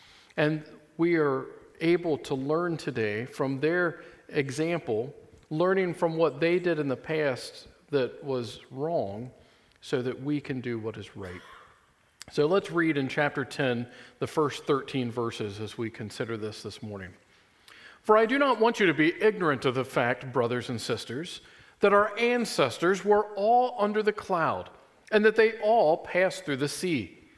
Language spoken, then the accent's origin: English; Kentucky, United States; I grew up in Kentucky, which is a smaller state known to most people for two simple things